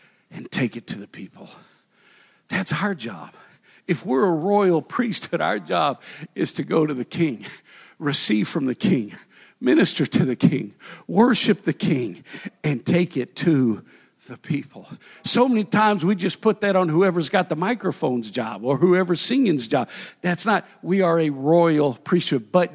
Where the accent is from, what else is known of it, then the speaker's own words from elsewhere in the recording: United States; Yes, I'm an American